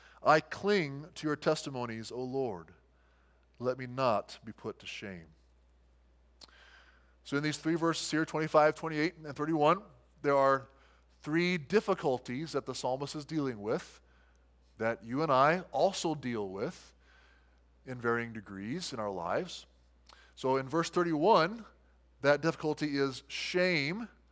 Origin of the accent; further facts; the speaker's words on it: Midwest, United States; Now, you and I were raised here in the Midwest to take care of yourself, to do it by yourself